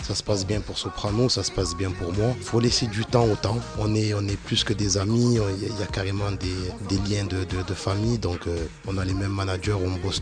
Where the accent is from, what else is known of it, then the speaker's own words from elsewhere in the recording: Comoros; Moi, je suis des Comores. Et pareil, on cuisine aussi beaucoup le riz, les aloko.